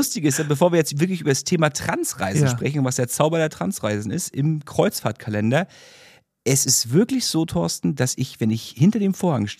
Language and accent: German; Bad Reichenhall, Bavaria, Germany; born there; Ich bin jetzt zu Hause in Bad Reichenhall, wieder in Bayern, in meinem Geburtsort